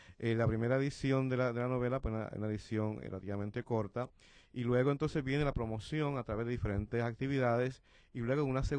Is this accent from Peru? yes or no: no; Yauco, Puerto Rico; historias que me contaron en mi pueblo natal de Yauco